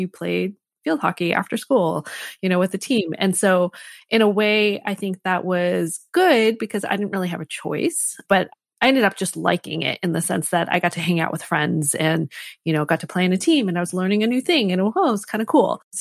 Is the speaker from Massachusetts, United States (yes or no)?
no; Connecticut, United States; So I grew up in Connecticut and my parents were immigrants to this country.